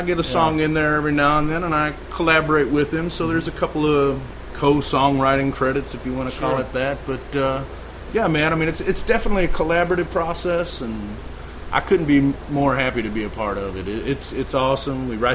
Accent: St. Louis, Missouri, United States; born there; also born or lived in Eolia, Missouri; I was born in Dogtown.

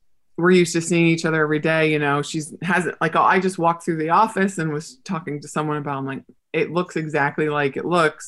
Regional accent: New York City, New York, United States; I grew up in New York City and my dream comes true.

